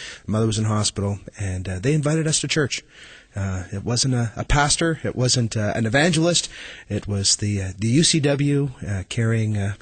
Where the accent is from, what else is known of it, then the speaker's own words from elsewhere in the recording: Montreal, Quebec, Canada; born there; now in Kempville, Canada; I was born in Montreal, but ended up in Kempville, and that's my home base, basically.